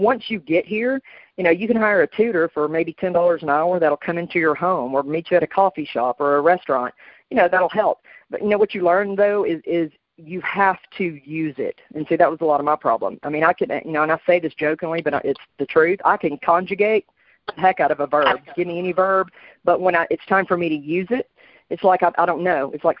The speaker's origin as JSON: {"language": "English", "region": "Southern United States", "country": "United States", "accent": "Southern drawl", "lives_now": "Panama", "said": "like I'm from the South, obviously, so my dialect, my drawl, whatever you want to call it, my accent is different. So being here in Panama"}